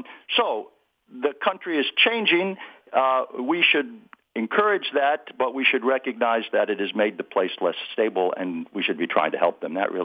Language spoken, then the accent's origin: English; Delaware, United States; also born or lived in Saudi Arabia; Well, I grew up in Delaware, and I went to university at Oxford, where I studied Arabic because I wished to join the Foreign Service.